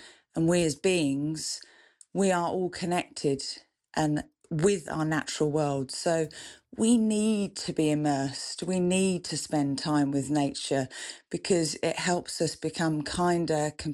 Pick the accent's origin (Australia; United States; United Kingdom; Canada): United Kingdom; Braintree, East of England; also born or lived in Chelmsford / Brightlingsea; I'm being an Essex girl, born in Chelmsford, I grew up in Braintree, and then I moved to Brightlingsea, and I've spent much of my life living there. It's coastline.